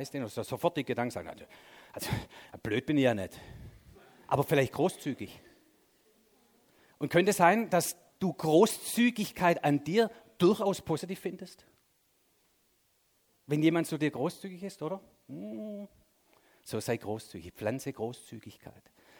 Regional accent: Baden-Württemberg, Germany; Also ich bin Schwabe.

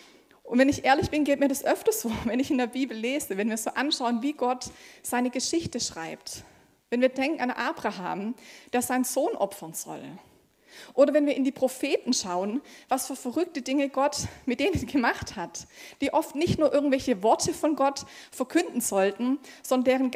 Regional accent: Rot am See, Baden-Württemberg, Germany; Ja, ich bin aus der Stadt Rot am See.

